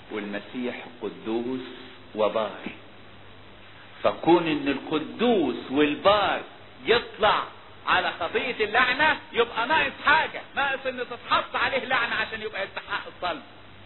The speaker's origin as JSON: {"language": "Arabic", "region": "Upper Egypt", "country": "Egypt", "said": "ده عندنا في الصعيد لما راجل يتقتل يبقى عار"}